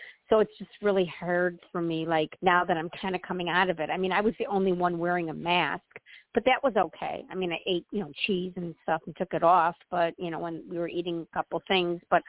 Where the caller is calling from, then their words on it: Illinois, United States; Illinois.